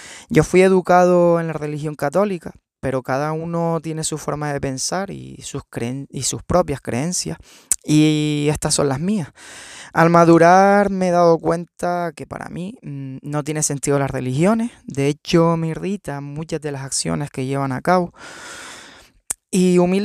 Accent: Canary Islands, Spain; Mi pueblo es un lugar tranquilo que tiene algo más de 12.000 habitantes y es famoso por la belleza de su calle real y sus balcones. Además tiene la iglesia del Pino y las fiestas en honor a la Virgen, que es la patrona de Canarias.

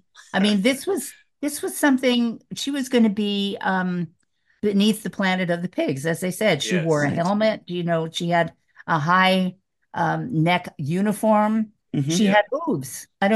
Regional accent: Minnesota, United States; I always thought it was because I was from Minnesota.

